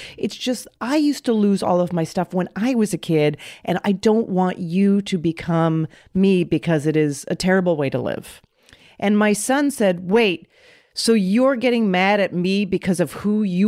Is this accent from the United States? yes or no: no; Canada; moved away; I grew up in Canada.